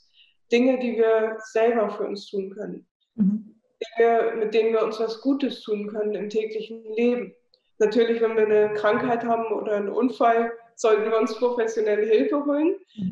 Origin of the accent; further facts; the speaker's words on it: Hamburg, Germany; So war vorher schon in Deutschland, ich komme aus Hamburg, und auch in Europa mal unterwegs